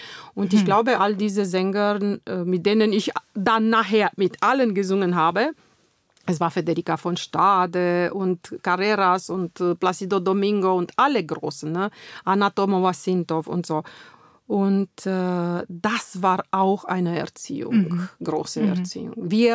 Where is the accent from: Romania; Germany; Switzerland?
Romania; Bucharest; in meiner Heimat, in Bukarest